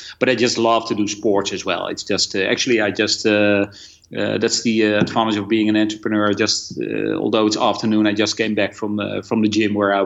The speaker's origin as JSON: {"language": "English", "country": "Netherlands", "also_born_or_lived": "Hong Kong", "first_language": "Dutch", "second_language": "English", "said": "get a lot of times, being Dutch."}